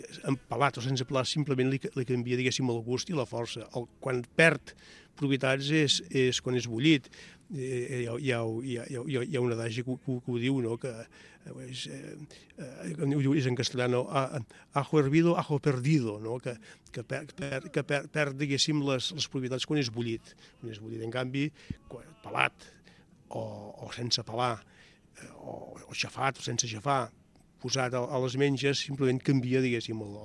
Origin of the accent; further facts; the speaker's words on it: Manresa, Catalonia, Spain; Jo prefereixo timó, soc de Manresa, allà diuen timó.